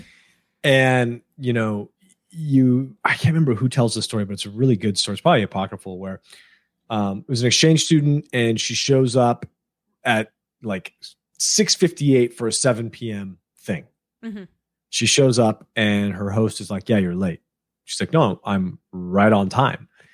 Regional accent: United States; As an American, it's a very different place.

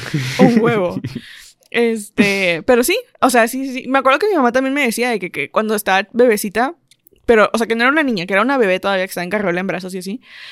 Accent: Mexico; Creo que como mexicanos es de que cultura general, ¿no?

